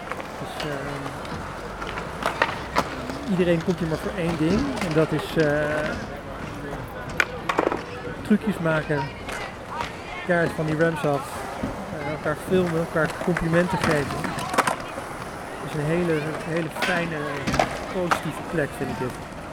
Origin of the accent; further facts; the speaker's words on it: Amsterdam, North Holland, Netherlands; Ik woon in Amsterdam en een van de dingen die ik als Amsterdammer doe is, ik fiets vaak door rood licht.